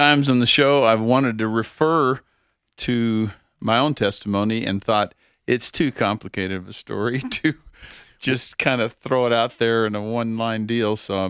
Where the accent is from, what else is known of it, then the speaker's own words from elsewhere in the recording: Oklahoma City, Oklahoma, United States; and I grew up in Oklahoma City, and every summer we moved to Cleveland.